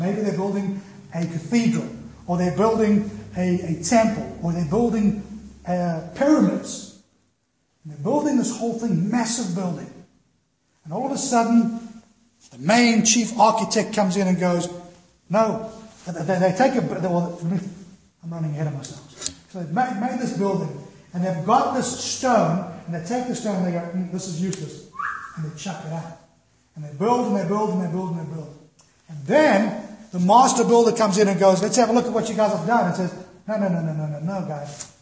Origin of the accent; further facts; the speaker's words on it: Roodepoort, Gauteng, South Africa; from Florida Hills in Rudderburg in South Africa. That's where I'm from.